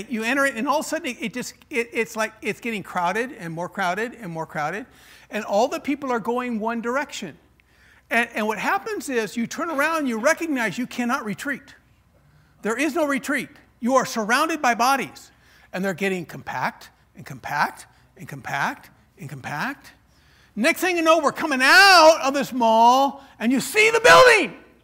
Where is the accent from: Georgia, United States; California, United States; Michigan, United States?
California, United States; and strange culture, being a Californian and stuff.